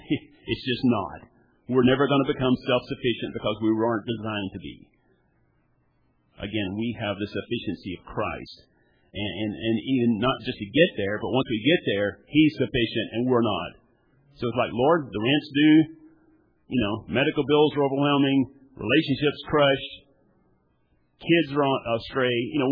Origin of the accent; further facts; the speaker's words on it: Texas, United States; Now, I grew up in East Texas, and so, you know, there was kind of a Bible Belt temperature.